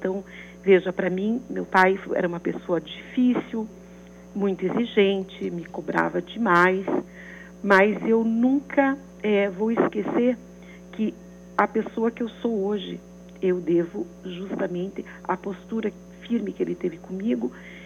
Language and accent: Portuguese; Maringá, Paraná, Brazil; born there; Maringá, norte do Paraná.